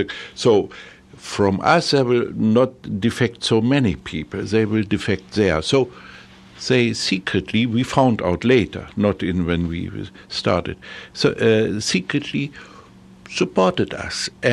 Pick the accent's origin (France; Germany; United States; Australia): Germany; Lower Saxony; especially in the northern part of Germany, I'm coming from Lower Saxony, there was a plan to build a big reprocessing plant.